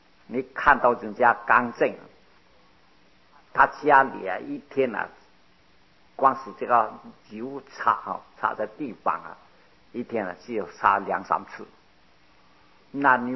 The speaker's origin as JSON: {"language": "Chinese", "country": "China", "said": "我们中国人啊不会明地的我们都有床啊有什么东西啊这是中国人的"}